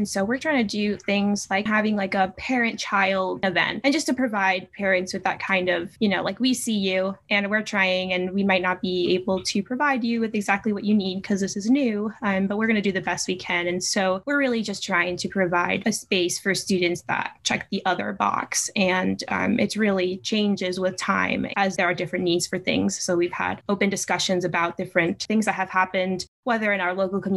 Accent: New York, United States; And I'm originally from New York, so you will not hear a New York accent, but I promise you that's where I'm from.

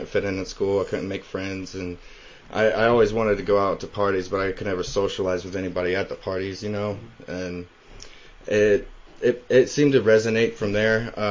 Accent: Dayton, Ohio, United States; So I'm from Dayton, Ohio. I was born and raised there. I'm 28 years old

